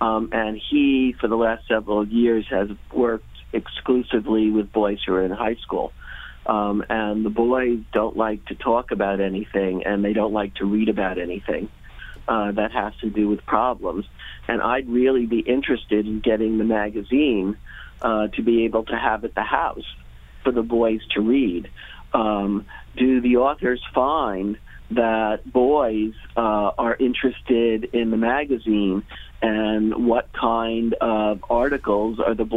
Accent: West Coast, United States; I happen to be in Manhattan today, but we're actually from the West Coast.

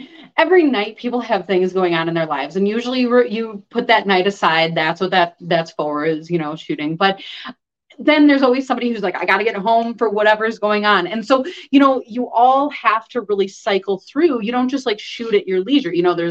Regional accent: Chicago, Illinois, United States; I grew up in Chicago. And so, when I was very young, we were closer to the city. And then after we were kind of more in the suburbs.

